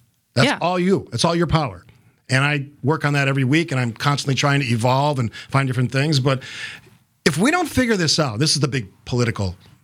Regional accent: United States; because to me, it's embarrassing as an American

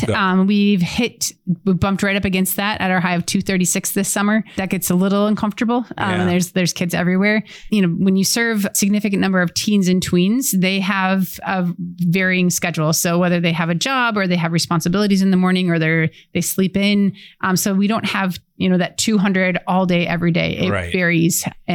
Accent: Wausau, Wisconsin, United States; So we opened, we were, you know, born and raised in Wausau.

